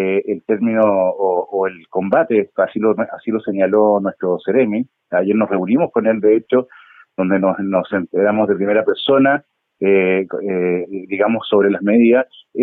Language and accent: Spanish; Chile; nosotros como chilenos